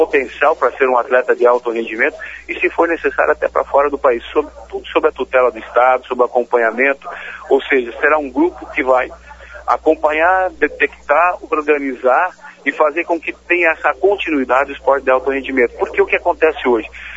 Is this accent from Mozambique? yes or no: no; Cascavel, Paraná, Brazil; sou do interior, sou da área, né, do interior do estado, sou da região de Cascavel